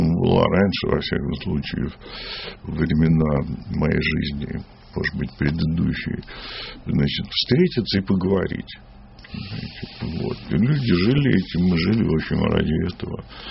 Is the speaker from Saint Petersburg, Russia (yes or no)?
no; Moscow, Russia; я родился на Таганке.